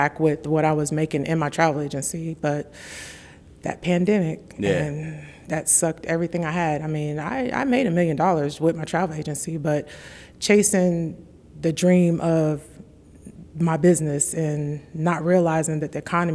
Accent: Jacksonville, North Carolina, United States; now in Atlanta, United States; No, I'm actually from Jacksonville, North Carolina.

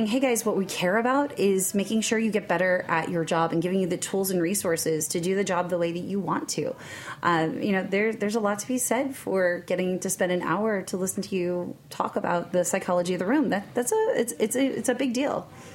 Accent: New York, United States; I am from New York originally.

